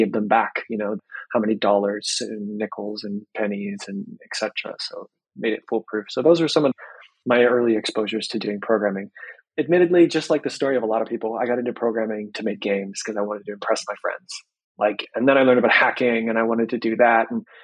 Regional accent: Nebraska, United States; also born or lived in California; I was in California at the time. I grew up in Nebraska. But I had moved to California

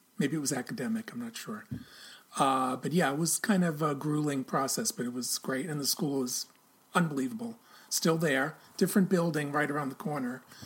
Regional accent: New York City, New York, United States; Well, being a New Yorker, you know, I'm a native New Yorker.

